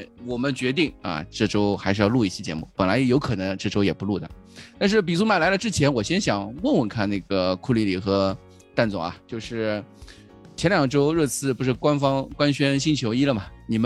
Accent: Shanghai, China; 我们上海话

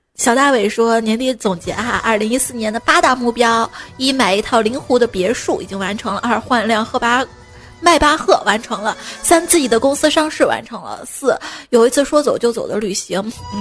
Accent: China; now in South China; 就是我现在在南方嘛，因为我是从小在北方长大的，

